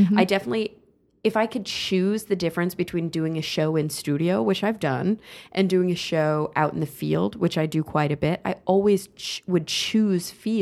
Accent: Texas, United States; I was raised Mormon and he's from Texas and I'm from Texas.

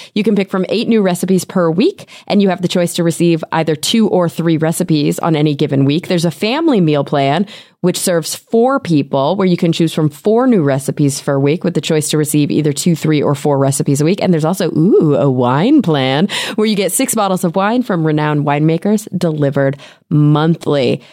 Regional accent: Texas, United States; but I think that the places where I grew up in Texas, and I know that like, my Texas old friends and family members loved Mythbusters

